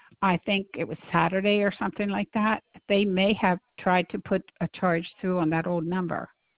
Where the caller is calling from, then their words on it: York, Pennsylvania, United States; I'm calling from York, Pennsylvania.